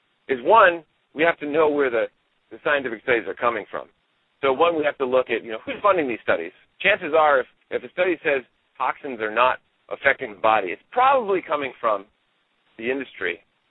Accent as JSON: {"language": "English", "town": "Danbury", "region": "Connecticut", "country": "United States", "said": "Now, again, I come from Connecticut, and Danbury, which is the town that I'm from, used to be the hat capital of the world."}